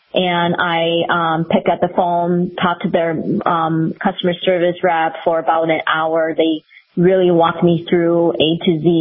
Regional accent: China; now in Fargo, United States; I was born and raised in China, never heard about Fargo or North Dakota in general

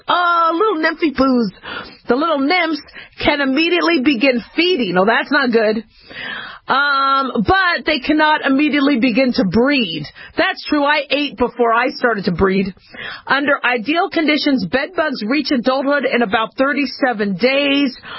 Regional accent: Phoenix, Arizona, United States; also born or lived in Los Angeles / Las Vegas; You know, I grew up in Phoenix, Arizona. I was born in L.A., but I spent most of my years in Phoenix, Arizona, and Las Vegas, Nevada.

